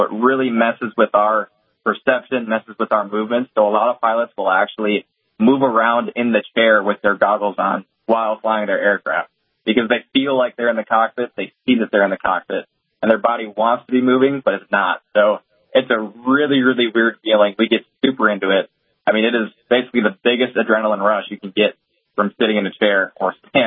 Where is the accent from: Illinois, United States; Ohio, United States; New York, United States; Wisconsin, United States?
Wisconsin, United States; Oshkosh; now in Grand Forks, United States; I am from Oshkosh, Wisconsin originally, but am now stationed in nice and cold Grand Forks, North Dakota.